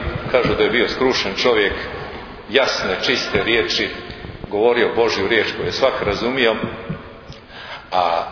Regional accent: Bay of Kotor, Montenegro; mi smo došli iz Boke u Crnu Goru, pa eto, mi došli da nam govorimo o pozorištu. Interesantna situacija, mi danas u Boki pozorišta nemamo

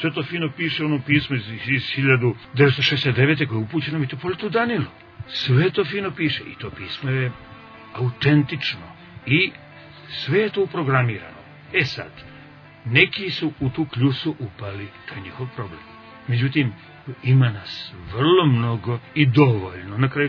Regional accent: Montenegro; Ja sam Srbin iz Crne Gore. I ja sam pravi Crnogorac zato što sam Srbin.

